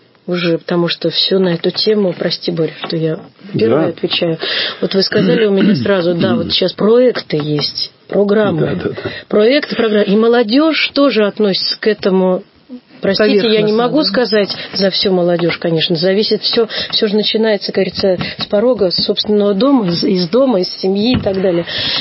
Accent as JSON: {"language": "Russian", "town": "Orzhiv", "region": "Rivne Oblast", "country": "Ukraine", "tie": "born or raised there", "said": "Я родилась в Оржеве, среднюю школу закончила."}